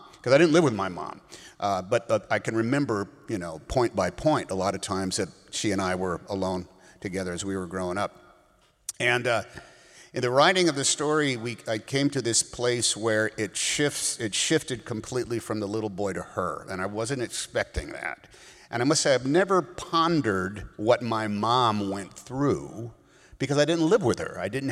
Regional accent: Oakland, California, United States; I grew up in Oakland, California, which I didn't realize at the time, but might have been officially the most integrated city in America

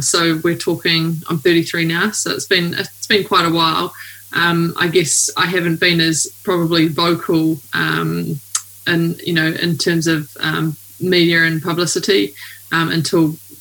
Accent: New Zealand; So I'm a rower from New Zealand.

